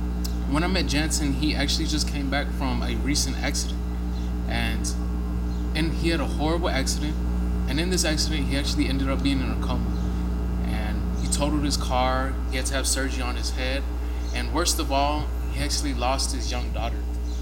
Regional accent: Odessa, Texas, United States; A turning point in my life is when a literature evangelist met me in my hometown of Odessa, Texas.

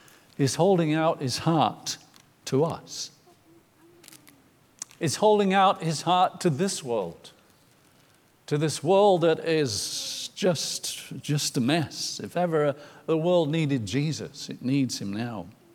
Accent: York, Yorkshire and the Humber, United Kingdom; our band had been playing in this noisy, smoky, beer-drinking bar called the Coach and Horses in my hometown of York.

